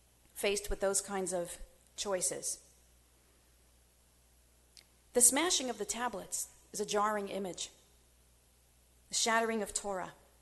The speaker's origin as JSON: {"language": "English", "town": "Montreal", "region": "Quebec", "country": "Canada", "tie": "born or raised there", "said": "I was born and raised in the Orthodox community of Montreal, Quebec. As far as I know, still part of Canada."}